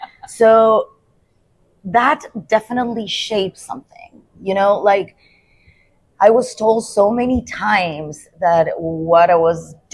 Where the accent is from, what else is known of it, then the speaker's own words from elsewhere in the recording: Santiago, Santiago Metropolitan Region, Chile; all the time I was raised in Chile capital, in Santiago, a big city. My family is, my biological family is from the city. They had nothing to do with farms.